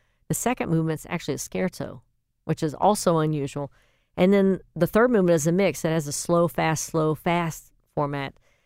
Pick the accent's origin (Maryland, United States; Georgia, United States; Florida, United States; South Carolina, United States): Georgia, United States; Atlanta; I think also growing up in Atlanta, the daughter of a gentleman who was an artist who was always doing experimental films